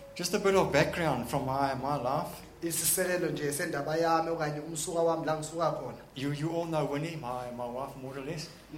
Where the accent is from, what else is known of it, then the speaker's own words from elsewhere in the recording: Springs, Gauteng, South Africa; I lived in Springs for all of my life, just about. I was born in Springs. I lived there for 24 years.